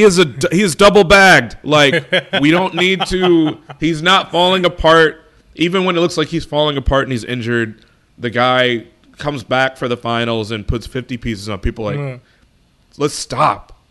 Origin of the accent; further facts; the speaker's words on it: Chicago, Illinois, United States; Candace Parker, Chicago, so, you know, my hometown team.